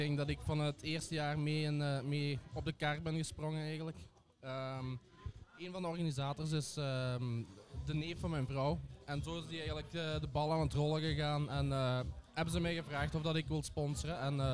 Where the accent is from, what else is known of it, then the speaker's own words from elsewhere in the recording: Eversel, Flanders, Belgium; now in Beringen, Belgium; Ik ben van Eversel afkomstig, Eversel in Heusden. Ah, maar ik woon in Beringen op dit moment.